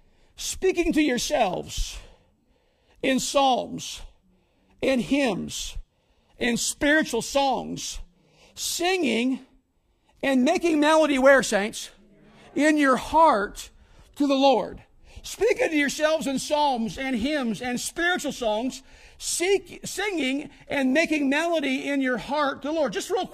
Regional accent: Indiana, United States; also born or lived in Ohio; that was what my life was about in the morning as a young man growing up in Indiana and Ohio.

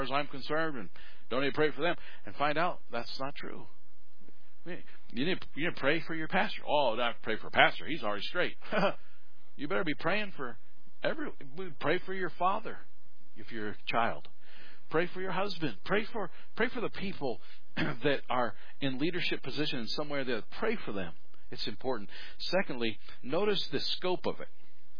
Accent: United States

